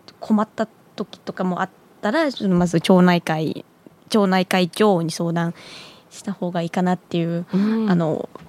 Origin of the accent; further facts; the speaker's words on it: Vietnam; Japanese is a second language; now in Japan; 最終の目的はもう、やっぱりベトナム人なので、ある程度自分の国にも役に立ちたい。